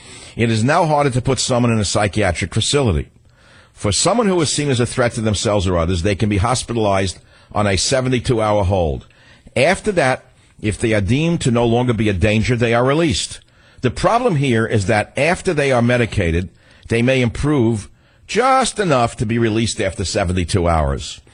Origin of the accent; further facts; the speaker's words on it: San Francisco, California, United States; My hometown of San Francisco spent $167 million reported in 2014.